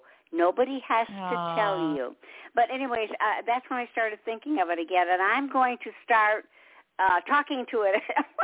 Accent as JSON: {"language": "English", "town": "Detroit", "region": "Michigan", "country": "United States", "tie": "born or raised there", "lives_now": "South Carolina, United States", "said": "But I was originally from Detroit. You know, Motown. I was from Detroit. Mm-hmm. That's where I was born and raised, and went to beauty school there"}